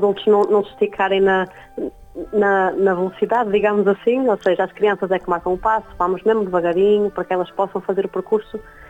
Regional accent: Vila Verde, Braga, Portugal; porque não fazer em Vila Verde, que é a minha primeira terra, onde eu cresci e vivi durante muitos anos

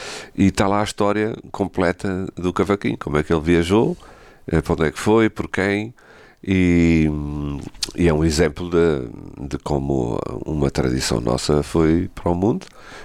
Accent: Estremoz, Évora, Portugal; Eu sou de Estremoz, uma terra bem bonita, por acaso.

